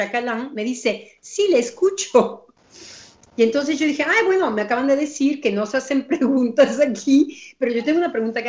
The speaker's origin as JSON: {"language": "Spanish", "country": "Mexico", "said": "Es porque soy mexicana, que no soportan que yo me autorice"}